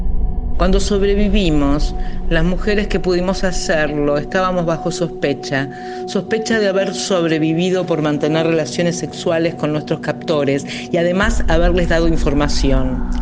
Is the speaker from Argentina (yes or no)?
yes; Argentina; argentina, periodista y sobreviviente de dos centros clandestinos de detención y tortura en los años 70